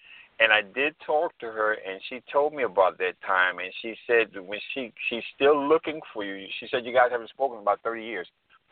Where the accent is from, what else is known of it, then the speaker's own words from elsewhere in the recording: New York, United States; He was born and raised in New York, as I was, in and out of prison.